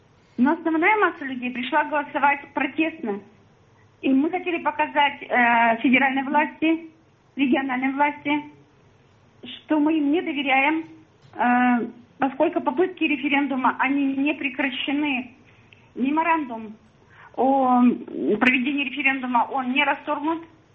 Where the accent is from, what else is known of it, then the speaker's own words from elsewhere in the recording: Nenets Autonomous Okrug, Russia; из Сурового Ненецкого автономного округа.